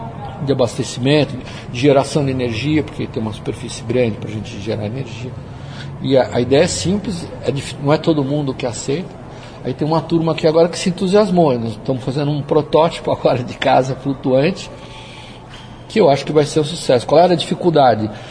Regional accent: Brazil; que nós culturalmente, como brasileiros, vamos ter que resolver

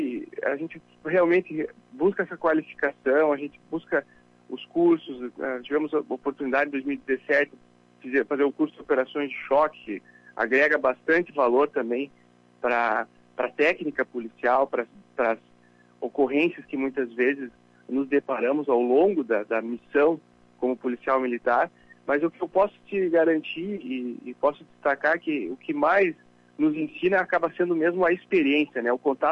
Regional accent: Vacaria, Rio Grande do Sul, Brazil; Eu sou natural de Vacaria, então conheço bastante a região.

